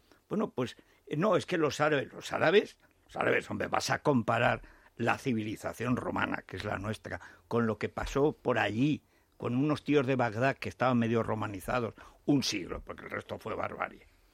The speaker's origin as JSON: {"language": "Spanish", "region": "Aragon", "country": "Spain", "tie": "born or raised there", "said": "Pero si hay al lado de mi pueblo, en Cella, Célfala del Canal, hay una."}